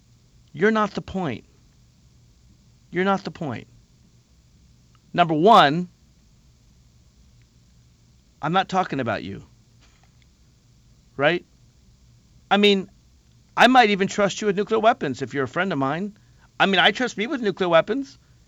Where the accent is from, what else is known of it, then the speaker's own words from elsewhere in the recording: Alexandria, Virginia, United States; I was in my hometown of Alexandria, Virginia, an hour or so after a congressman was shot